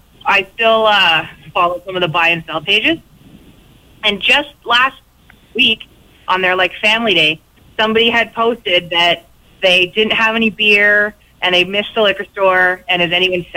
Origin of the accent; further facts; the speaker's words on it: Ontario, Canada; I'm from Ontario. We still have a cottage there in Bob Cajun.